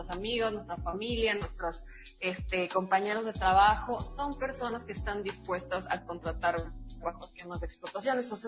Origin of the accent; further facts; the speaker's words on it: Monterrey, Nuevo León, Mexico; now in Guadalajara, Mexico; Somos de Monterrey, nos mudamos acá a Guadalajara porque yo había vivido acá anteriormente